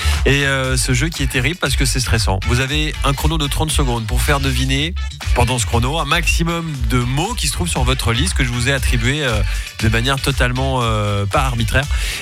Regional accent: Switzerland; Ben, en tant que bon Suisse, j'ai envie de dire que tout le monde gagne.

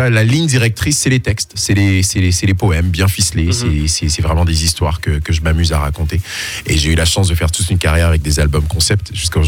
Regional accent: Côte d’Ivoire; born there; Je suis né en Côte d'Ivoire, mes parents sont du Togo.

